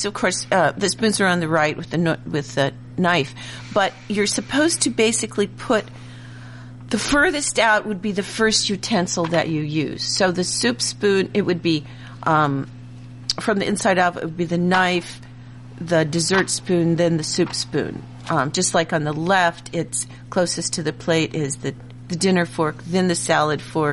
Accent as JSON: {"language": "English", "region": "Midwest", "country": "United States", "tie": "born or raised there", "said": "the kind I grew up in the Midwest is the kind of longer, pointy"}